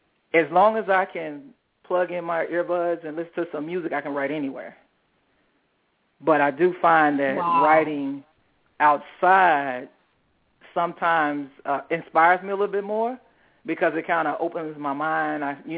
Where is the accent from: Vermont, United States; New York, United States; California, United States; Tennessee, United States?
Tennessee, United States; Memphis; Okay, well, I'm originally from Memphis. Been living in Georgia since about 2000.